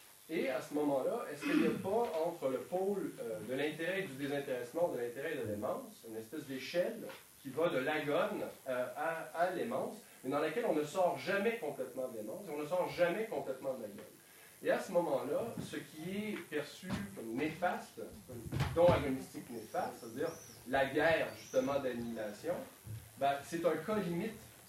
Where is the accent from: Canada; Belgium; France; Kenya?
Canada; Quebec; Je vais prendre l'exemple du hockey parce que je suis québécois